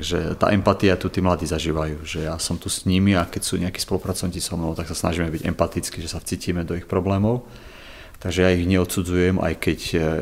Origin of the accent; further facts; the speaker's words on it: Poprad, Prešov Region, Slovakia; also born or lived in Levoča; pochádzam z Popradu, ale som sa narodil v Levoči. A v súčasnosti pracujem ako misijný pracovník na plný úväzok pre cirkevný zbor Bratskej jednoty baptistov v Poprade.